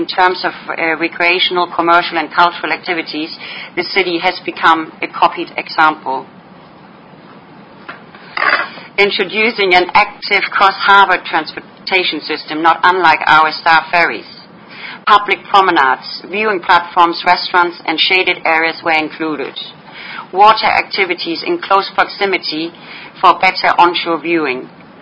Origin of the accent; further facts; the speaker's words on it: Copenhagen, Capital Region of Denmark, Denmark; Copenhagen, my hometown, has rejuvenated its commercial waterways by bringing its historical heritage into the area.